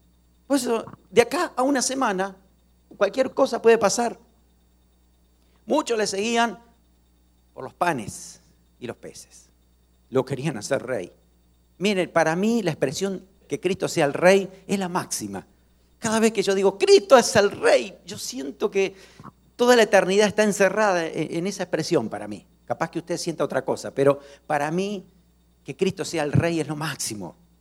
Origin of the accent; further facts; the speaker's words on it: Pehuajó, Buenos Aires Province, Argentina; Yo el máximo lo escuché en mi pueblo, en Pehuajó.